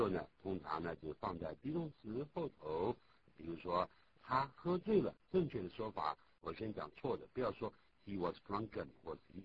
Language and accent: Chinese; Nanning, Guangxi, China; 我爸爸呢，我们是南宁人嘛。